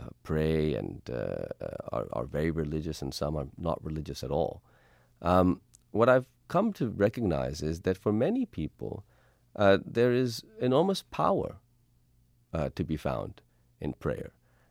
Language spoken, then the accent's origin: English; Pakistan; Well, that's because I'm Pakistani.